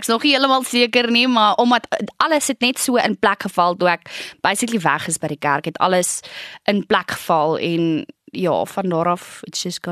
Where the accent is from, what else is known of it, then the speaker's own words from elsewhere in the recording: Modimolle, Limpopo, South Africa; ek het in Nylstroom groot geword en Warmbad is soos Bella Bella, Modi Molly en Bella Bella. Dit is so 20 minute uit mekaar uit, maar my sangafrigting was in Warmbad gewees en ons het in Nylstroom op 'n plaas actually geblei